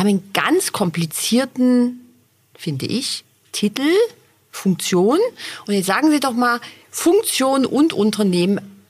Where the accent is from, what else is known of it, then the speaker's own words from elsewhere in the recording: Dresden, Saxony, Germany; endlich mal wieder in meiner Heimatstadt Dresden, muss ich nämlich nicht so weit fahren.